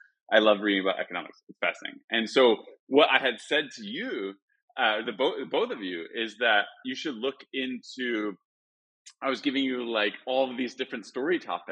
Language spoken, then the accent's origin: English; United States; now in Spain; And now I run my own studio and I live in Spain, but I'm American.